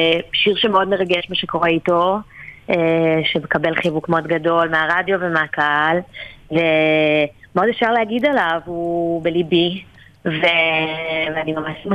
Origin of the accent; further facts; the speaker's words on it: Netanya, Center District, Israel; מאז שאני ילדה אני מנתניה